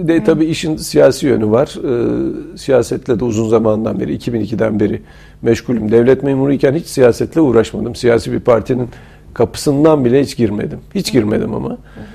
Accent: Ankara, Turkey; also born or lived in Erzurum; Erzurum doğumluyum. Ama Ankara'da büyüdüm. Kütüğüm Polatlı'da, Ankara'da.

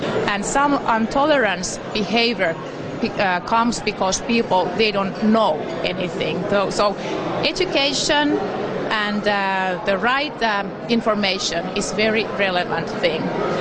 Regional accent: Finland; English is a second language; I come from Finland.

